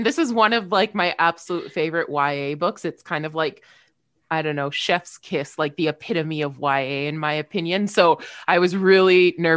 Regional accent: Canada; so I'm from Canada. That's where I live.

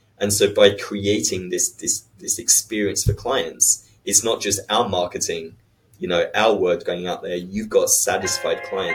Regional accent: England, United Kingdom; now in United States; So, the reason I'm a litigator in California is actually the TV show LA Law. So I was growing up in England.

